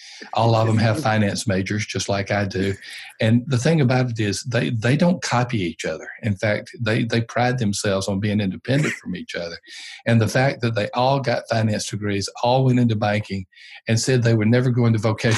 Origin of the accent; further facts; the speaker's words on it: Union Springs, Alabama, United States; The place where I was born and raised, a little town called Union Springs, and Union Springs is at kind of a point between Selma, Alabama, Tuskegee, Alabama, and Montgomery, Alabama